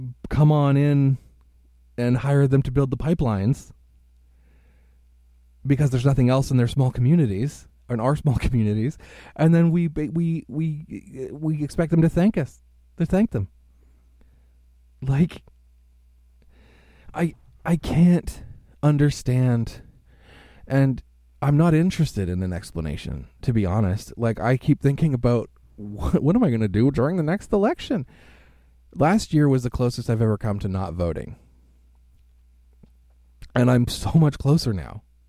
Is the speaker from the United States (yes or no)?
yes; Hazleton, Pennsylvania, United States; I'm from Hazleton. There is nothing here for people.